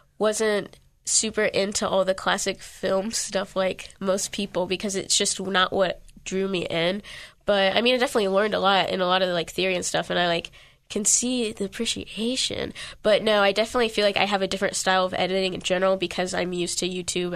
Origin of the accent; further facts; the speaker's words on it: Dayton, Ohio, United States; And then I'm from Dayton, so Wright State was just, like, local.